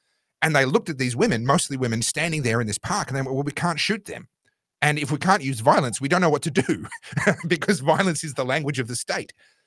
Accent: Victoria, Australia; my home state of Victoria and myself personally, we walked through the valley of the shadow of death.

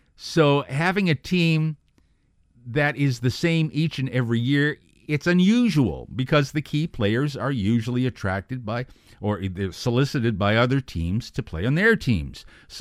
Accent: Boston, Massachusetts, United States; Yes, I was born in Boston, spent part of my childhood there, and back then they were known as the Boston Patriots

